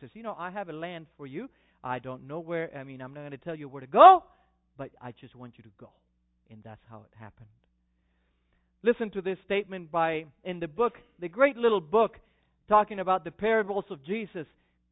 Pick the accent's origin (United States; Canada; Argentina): Argentina; And as a growing up in Argentina, I went to the circus 2 or 3 times